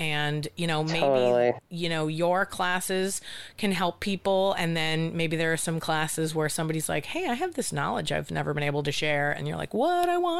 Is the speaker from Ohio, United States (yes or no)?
no; Boston, Massachusetts, United States; also born or lived in New York; I grew up in Boston. I lived in New York for 10 years during UCB's height